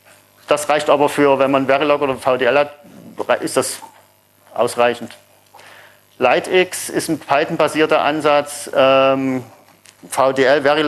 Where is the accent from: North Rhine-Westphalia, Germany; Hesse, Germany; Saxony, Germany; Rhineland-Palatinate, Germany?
Saxony, Germany; Dresden; Ich komme aus Dresden.